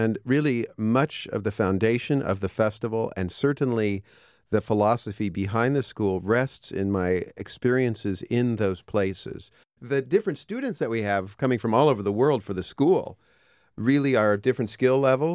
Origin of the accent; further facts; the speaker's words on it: West Lafayette, Indiana, United States; It's kind of my hometown here in West Lafayette, and I'm really excited to be able to put together this chamber music / traditional music festival down in southern Indiana